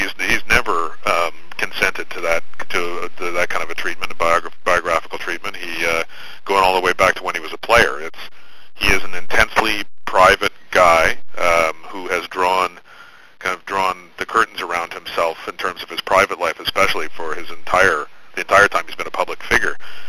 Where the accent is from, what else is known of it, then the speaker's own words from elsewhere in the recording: Hamilton, Ontario, Canada; I grew up in Hamilton